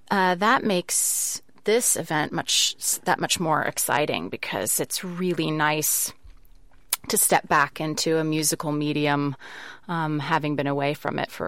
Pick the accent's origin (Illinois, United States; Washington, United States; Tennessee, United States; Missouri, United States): Tennessee, United States; Nashville; born there; now in New York, United States; I've been very fortunate to really make a living in New York on Broadway, and because I was born in Nashville and those country roots were pretty strong for me.